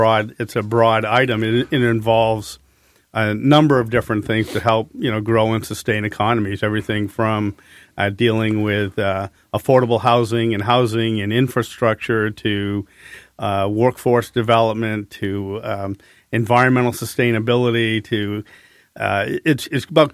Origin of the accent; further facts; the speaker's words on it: Lewiston, Maine, United States; moved away as an adult; also born or lived in California; Sure. I grew up in Maine.